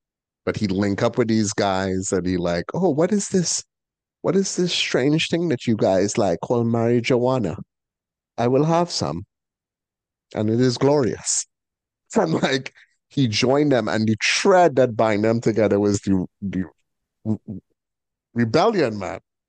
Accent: Trinidad & Tobago; now in United States; I given this perspective from a dude who born and raised in Trinidad, right? Who observe American culture from a third world country, right?

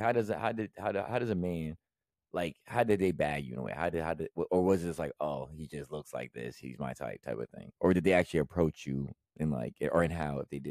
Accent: Tampa, Florida, United States; You know, I'm from Florida myself. You know what I'm saying? Tampa. Tampa in this thing. Tampa out here.

